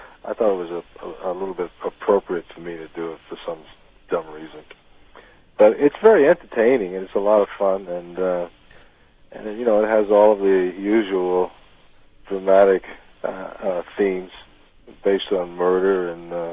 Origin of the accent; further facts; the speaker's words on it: New York City, New York, United States; I grew up in New York City